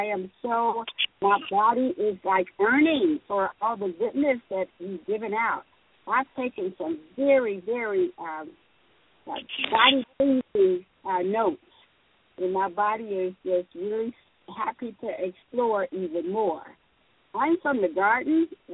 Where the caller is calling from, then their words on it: Texas, United States; I'm calling from Texas.